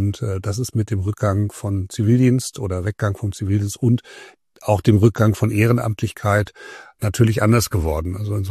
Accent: Hamburg, Germany; now in Münster, Germany; In meiner Heimatstadt Hamburg war die Feuerwehr der Rettungsdienst, und hier in meiner jetzigen Heimat Münster in Westfalen

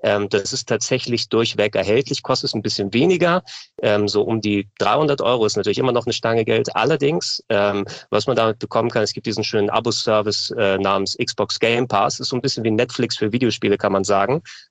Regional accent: Greece; Weil so ein bisschen Knoblauch als Grieche kann man da nicht anders.

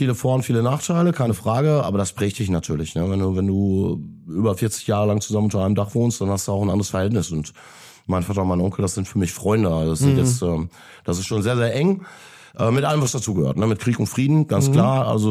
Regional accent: Bochum, North Rhine-Westphalia, Germany; Ich bin in der Stadt groß geworden, ich bin in dem Verein groß geworden, ich stand selber in der Ostkurve

